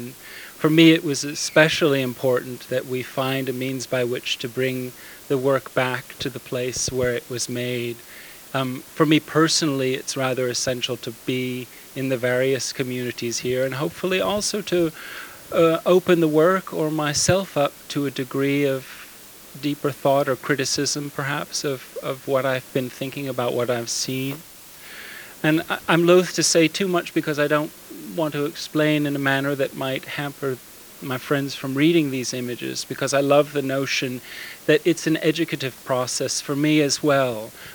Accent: New York, United States; I'm American, born and raised in the States, in New York, and have no familial ties to this region at all.

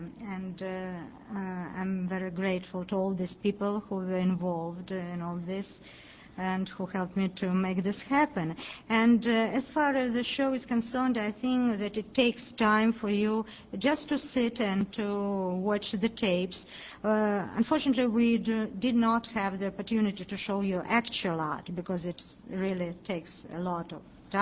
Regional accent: Moscow, Russia; English is a second language; I'm Russian curator, I'm from Moscow

